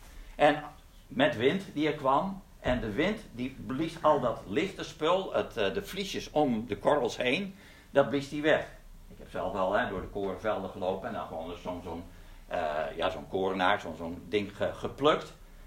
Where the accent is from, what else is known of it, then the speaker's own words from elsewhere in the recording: Leeuwarden, Friesland, Netherlands; also born or lived in Eindhoven; Ik ben opgegroeid in Leeuwarden, dat is toch een redelijke stad. En daarna in Eindhoven, dat is natuurlijk ook gewoon een stad. Dus eigenlijk ben ik een stadsmens.